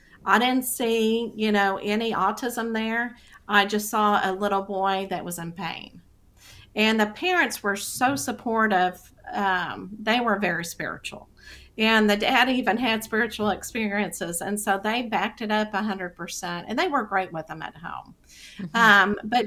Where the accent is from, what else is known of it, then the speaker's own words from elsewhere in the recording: Texas, United States; accent: Texas; my Texas accent probably just came out.